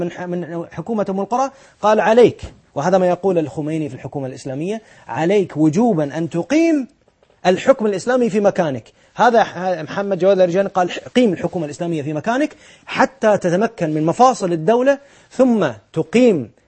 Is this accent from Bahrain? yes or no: yes; Bahrain; عندنا في البحرين، نعرف بعضهم زملاء